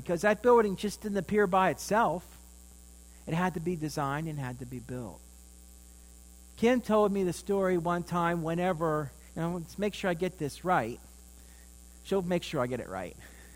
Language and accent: English; Pennsylvania, United States; Where I grew up in my hometown is this home, known as one of the greatest masterpiece of the work of Frank Lloyd Wright. Falling Water.